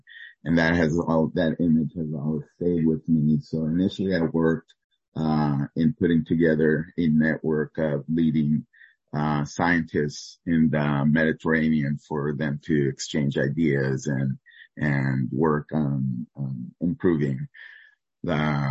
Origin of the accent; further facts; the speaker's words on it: Colombia; English is a second language; This is true even for my home country, Colombia